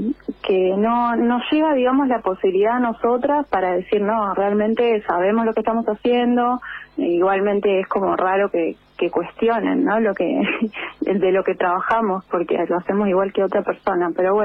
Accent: Buenos Aires, Argentina; now in La Plata, Argentina; Yo soy de Capital en realidad, pero hace un montón de años que ya estoy viviendo acá en La Plata

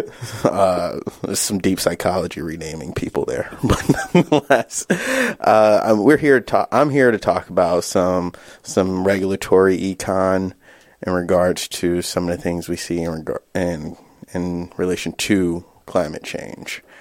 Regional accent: United States; I'm not trying to brag here, but that's hardly an accomplishment as an American.

